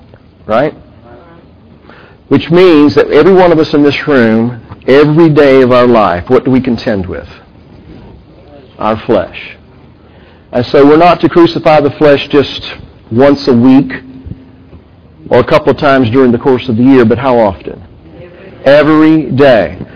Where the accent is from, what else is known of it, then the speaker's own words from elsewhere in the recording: Georgia, United States; it should also be noted that I grew up in South Georgia.